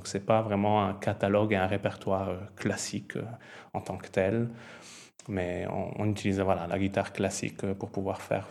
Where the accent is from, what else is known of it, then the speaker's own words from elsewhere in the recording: Italy; French is a second language; Je suis italien à la base, donc c'est un grand mélange d'accents dans ma langue, comme vous pouvez l'entendre, entre l'italien, le français, l'anglais. J'ai vécu dans plusieurs pays au fur et à mesure de mon voyage.